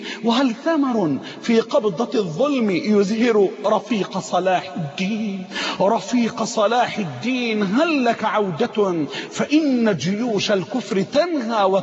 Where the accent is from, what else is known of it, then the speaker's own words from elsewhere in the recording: Egypt; رجعت زي ما قلوا عندنا في مصر ريمة لعادتها القديمة